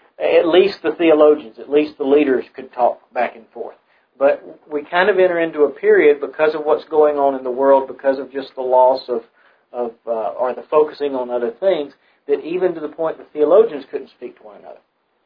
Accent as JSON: {"language": "English", "country": "United States", "said": "I'm the American."}